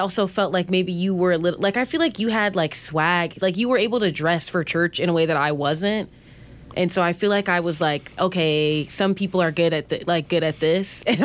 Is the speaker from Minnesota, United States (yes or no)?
yes; Minneapolis, Minnesota, United States; My hometown is, first and foremost, the north side, the lows of the north side of Minneapolis, predominantly Black American neighborhood for a long time.